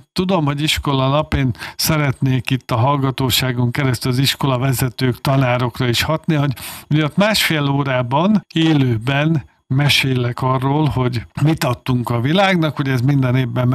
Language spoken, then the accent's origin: Hungarian; Hungary; magyarként mit adtunk a világnak, és mit adunk